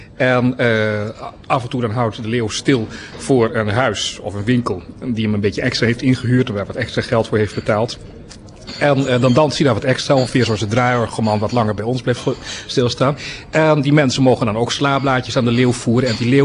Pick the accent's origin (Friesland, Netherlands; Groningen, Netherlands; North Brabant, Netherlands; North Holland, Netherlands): Friesland, Netherlands; Zoals dat in Nederland op platteland ook nog wel gebeurt. Bij ons in Friesland doen ze dat nog.